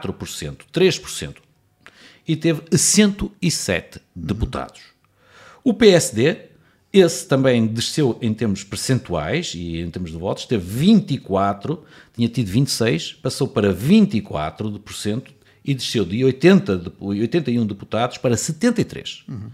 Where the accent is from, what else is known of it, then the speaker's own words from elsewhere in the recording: Portugal; Agora, como bom português, e sabendo e conhecendo os portugueses